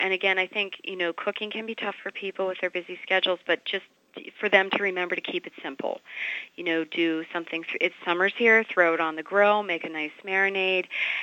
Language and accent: English; Pittsburgh, Pennsylvania, United States; I'm originally from Pittsburgh.